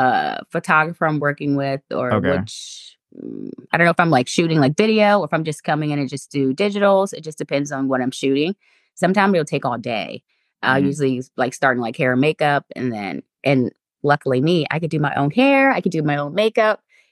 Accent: Williamsburg, Virginia, United States; I'm from Williamsburg, Virginia.

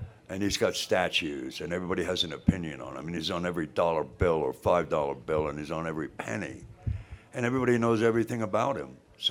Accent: United States; I went, I'm an American, man. I can pull this shit off.

